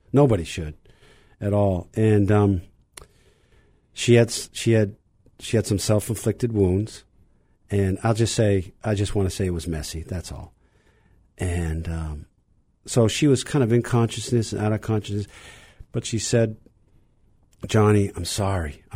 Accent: Burlington, Vermont, United States; So I grew up in Burlington, Vermont. I have an older brother and sister, and my father worked for the Episcopal Diocese of Vermont.

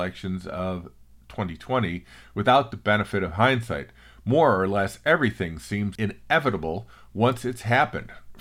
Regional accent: Illinois, United States; The Chicago Tribune is reporting that my home state of Illinois has set a new record for coronavirus cases 3 days in a row.

